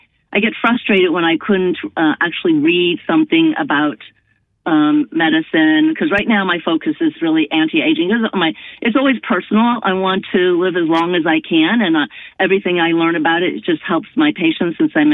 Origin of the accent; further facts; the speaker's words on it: Carbondale, Illinois, United States; we were driving back to my hometown of Carbondale, Illinois